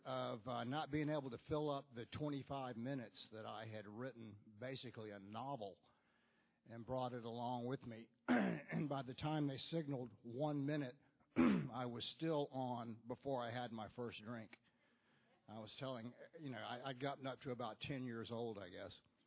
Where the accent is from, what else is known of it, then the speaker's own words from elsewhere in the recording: Tampa, Florida, United States; But anyway, I was born in Tampa, rare Tampa native.